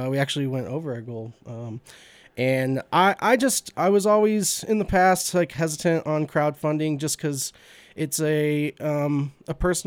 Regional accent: Missouri, United States; now in Carbondale, United States; I'm from Missouri originally, but I've been here over 25 years.

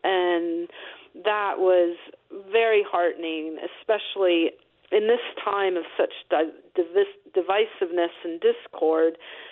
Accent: Santa Clara, California, United States; I grew up in Santa Clara, California in the 1970s when, believe it or not, it had a lot of the same qualities that I recognized in Norwich. It was a largely agrarian town

